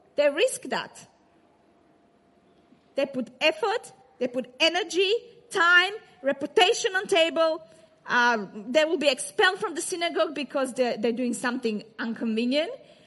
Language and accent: English; Croatia; English is a second language; By the way, when I was growing up in Croatia, when I was 13 years old, we would expel people from coloring hair from the church.